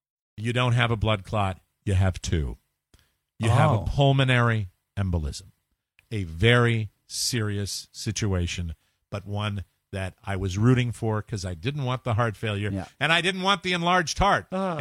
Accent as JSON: {"language": "English", "country": "Ireland", "said": "I'm Irish."}